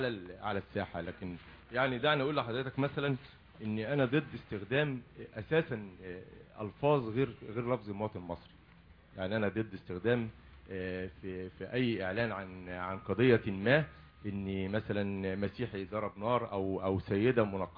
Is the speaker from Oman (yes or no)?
no; Egypt; احنا كشعب مصري